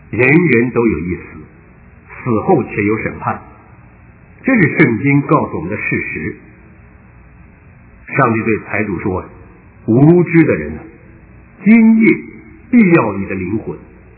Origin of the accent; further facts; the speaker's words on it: China; 也就是我们中国人所说的，你的身体就是你的臭皮囊。